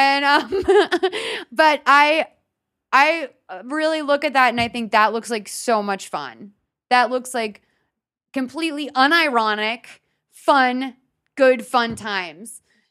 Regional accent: New England, United States; I don't know anything about the New England Patriots, even though I'm from New England.

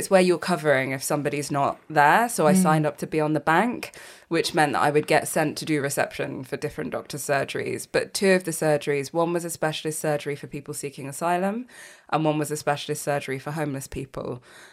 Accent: Leicester, East Midlands, United Kingdom; So I was born in Leicester in the Midlands. That's where I grew up. That's where a lot of my family still are, most of my family.

